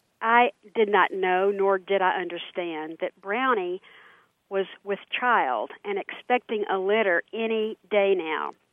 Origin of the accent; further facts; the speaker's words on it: Atlanta, Georgia, United States; Well, I am an Atlanta native, but uh-huh. lived in Georgia all my life